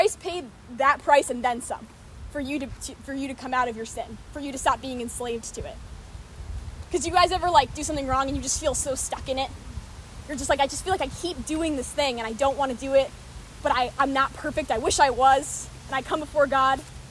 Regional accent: Massachusetts, United States; I'm from Massachusetts, so I had to make that reference.

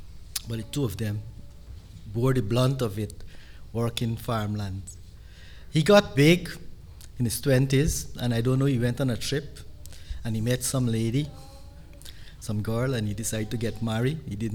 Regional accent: Guyana; I'm from Guyana, in South America. I was born there

